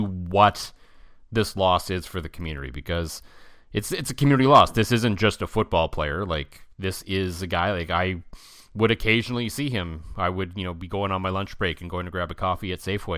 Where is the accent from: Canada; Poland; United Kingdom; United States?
Canada; Ottawa, Ontario; I grew up in Ottawa